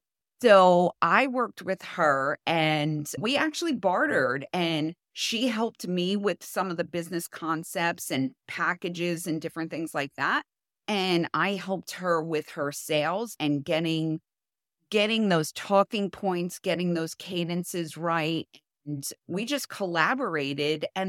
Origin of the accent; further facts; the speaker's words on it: New Jersey, United States; Yeah, so I grew up in New Jersey